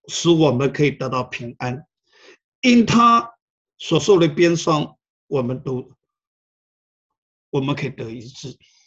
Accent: Taiwan; 我最近看新闻，看到台湾，我来自台湾哈

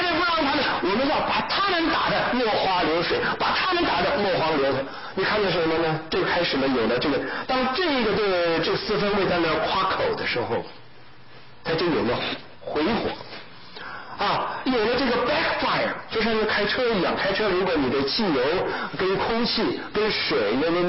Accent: Taiwan; moved away as an adult; also born or lived in Shenyang, China; now in United States; 父母亲就带着我们就到了台湾，所以我是在台湾，我是生在沈阳，长在台湾，然后后来呢，就到美国来读书啊，来读研的。

